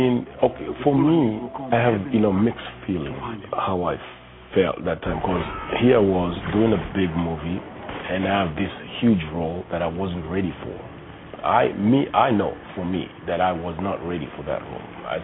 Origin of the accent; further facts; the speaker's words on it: Kenya; Well, being a Kenyan, and I see a lot of Kenyans now working in film